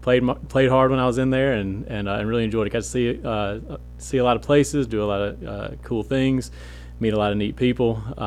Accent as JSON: {"language": "English", "town": "Greenwood", "region": "Mississippi", "country": "United States", "said": "Yeah, so I'm originally from Greenwood, Mississippi, so down in the Delta, not too far from here, about 2 hours."}